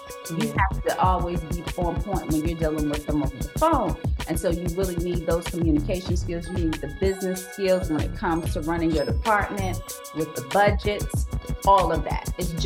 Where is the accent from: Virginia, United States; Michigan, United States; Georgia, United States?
Virginia, United States; Virginia Beach; I'm from Virginia, Virginia Beach, Virginia.